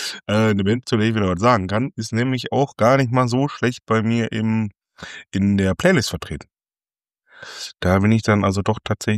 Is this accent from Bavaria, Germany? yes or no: no; Essen, North Rhine-Westphalia, Germany; Und ich als Essener, ich sitze hier tatsächlich